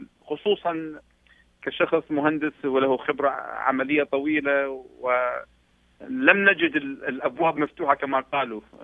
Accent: Iraq; moved away as an adult; now in Canada; لكن الظروف السياسية جعلت المستحيل أن يقبلوني أو يقدموا لي هذه الفرصة كعراقي

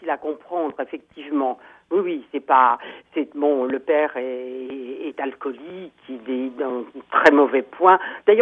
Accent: France; Je suis française, j'habite en France.

